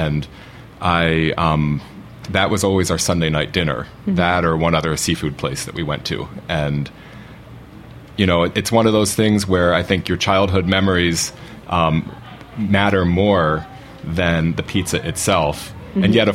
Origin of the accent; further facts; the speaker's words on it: Maryland, United States; I was growing up outside of Washington, D.C. in Maryland.